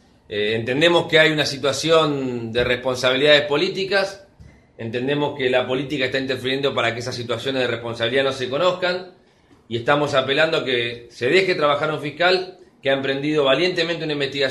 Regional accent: Santa Fe, Argentina; como ciudadanos, como santafesinos y como diputados

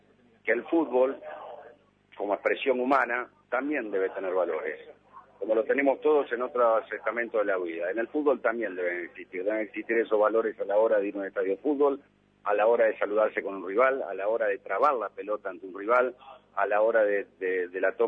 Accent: Argentina; Me siento con una satisfacción enorme, enorme. Como argentino

